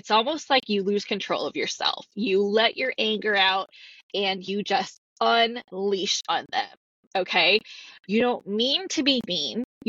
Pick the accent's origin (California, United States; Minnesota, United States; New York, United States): California, United States; I have been born and raised in the Bay Area in California.